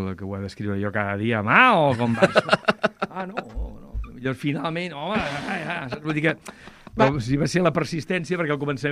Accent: Vila-seca, Catalonia, Spain; quan era més jovenet, amb el grup de teatre del meu poble, de Vilaseca, el Tarragonès

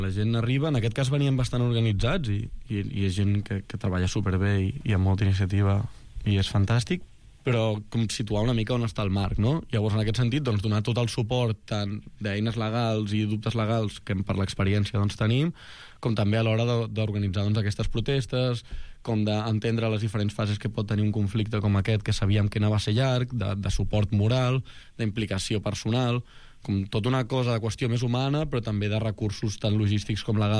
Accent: Barcelona, Catalonia, Spain; jo vinc de la Teixonera, nascut allà

